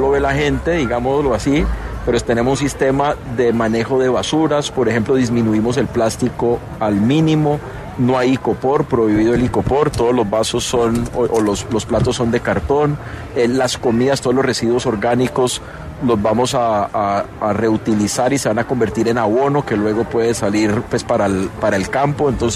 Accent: Cali, Valle del Cauca, Colombia

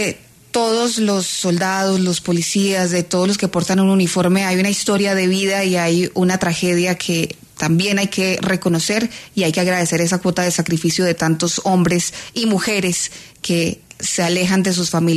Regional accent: Colombia; también nuestra gratitud como colombianos por el trabajo de su esposo

